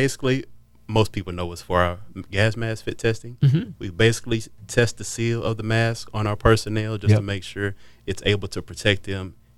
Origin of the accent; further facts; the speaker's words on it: Texas, United States; born there; also born or lived in Mississippi; took me a little time to get acclimated there because I was born in Texas, of mm-hmm. course. Then before there, I was in Mississippi.